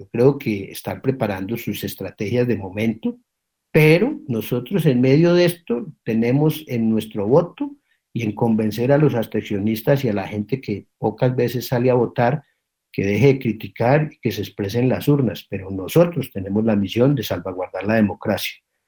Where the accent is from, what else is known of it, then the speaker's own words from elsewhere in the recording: Colombia; Nosotros, como colombianos decentes que creemos en nuestra historia y en nuestros valores